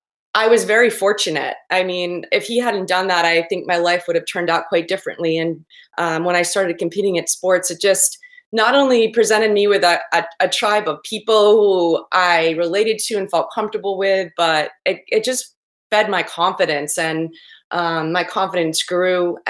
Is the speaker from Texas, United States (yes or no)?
no; Maine, United States; Yeah, I grew up in Maine on a dairy farm about an hour and a half from here.